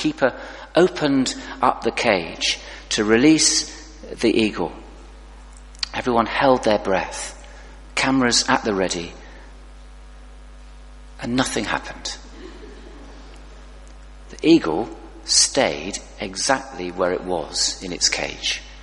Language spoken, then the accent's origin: English; Wimborne Minster, South West England, United Kingdom; also born or lived in Reading; I was born in Reading, grew up in Wimborne Minster